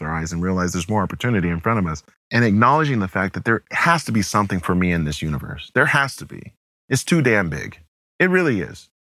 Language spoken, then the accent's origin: English; Seattle, Washington, United States; I grew up in Seattle, there's gray skies all the time.